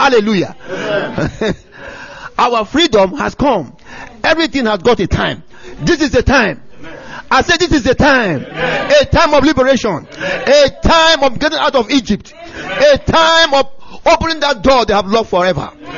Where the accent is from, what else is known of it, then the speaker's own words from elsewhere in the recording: Nigeria; English is a second language; moved away; when I came to this country in the first time, people ask me, where are you from? When I say Nigeria